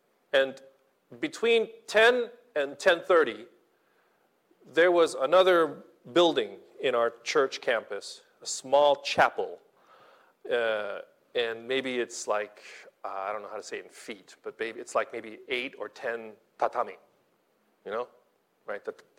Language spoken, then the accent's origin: English; Philippines; I have family in the Philippines, in Canada, in America, everywhere, because I'm Filipino.